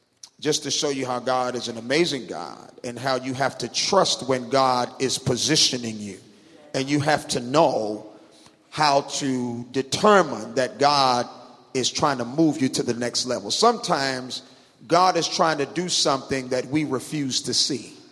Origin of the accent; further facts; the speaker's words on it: Atlanta, Georgia, United States; And I said, I am from Atlanta.